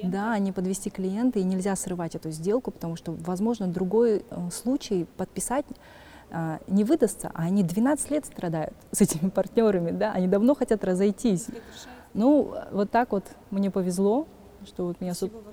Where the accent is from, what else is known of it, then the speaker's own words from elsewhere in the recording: Kazakhstan; я, соответственно, казашка